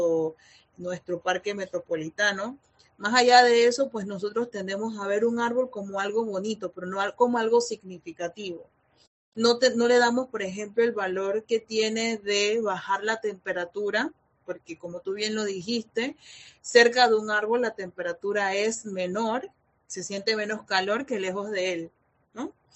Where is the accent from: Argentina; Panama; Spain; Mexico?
Panama; hacen que nosotros como panameños estemos peleando por otros tipos de políticas